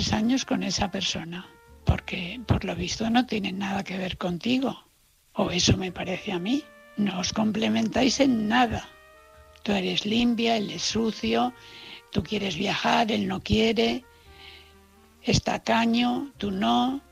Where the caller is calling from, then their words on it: Valencia, Valencian Community, Spain; de Valencia.